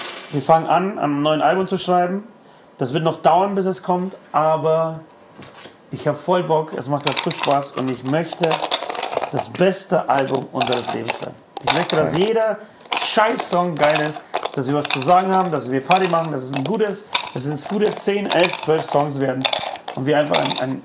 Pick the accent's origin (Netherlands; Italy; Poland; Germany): Poland; Ja, ich komme aus Polen, Leute.